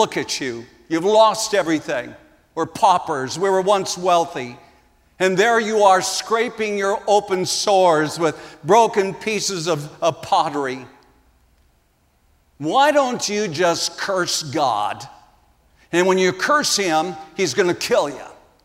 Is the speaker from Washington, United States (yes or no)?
no; South Dakota, United States; Last weekend, I was out in South Dakota for the 125th anniversary of my hometown, as well as our family reunion.